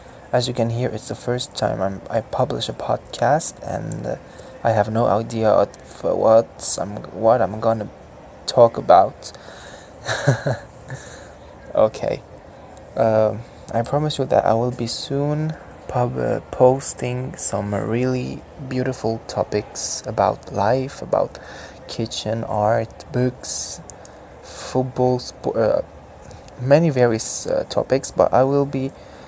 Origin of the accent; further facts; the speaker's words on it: Lebanon; English is a second language; I'm from Lebanon and I'm Armenian, so of course I'm gonna be in touch with the Arabic and Armenian language.